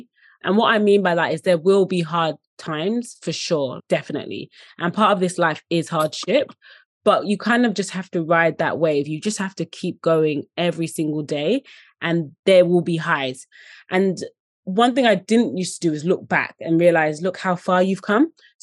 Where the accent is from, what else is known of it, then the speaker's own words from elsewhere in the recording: Dagenham, London, United Kingdom; So I grew up in Dagenham, which is seen as East London slash Essex, however you want to position it.